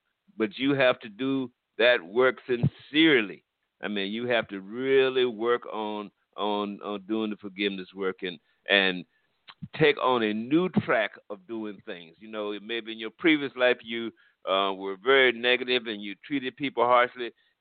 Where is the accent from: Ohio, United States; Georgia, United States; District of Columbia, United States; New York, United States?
District of Columbia, United States; Washington; I grew up in Washington, D.C., in Northeast Washington, D.C., and at the time that I grew up, it was really rough, guys.